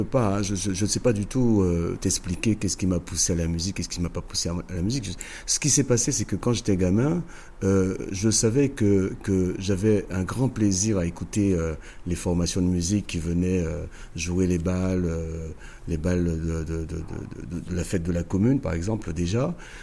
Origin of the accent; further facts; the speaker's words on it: Sainte-Anne, France; je suis né à Sainte-Anne, oui. Je suis Sainte-Annais, donc par conséquent.